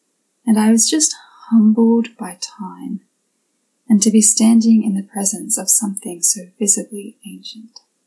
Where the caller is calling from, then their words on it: Sydney, New South Wales, Australia; also born or lived in Vancouver, Canada; I am joining you from Sydney, Australia. I was worshipping with Grandview in Vancouver until mid-2019